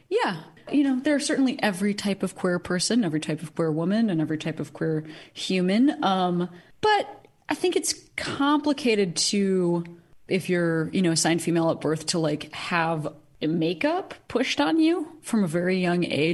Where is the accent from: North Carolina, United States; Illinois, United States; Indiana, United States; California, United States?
Illinois, United States; Chicago; I'm not from Illinois. I'm from Chicago. Those are very different things, because Illinois can mean, like, rural.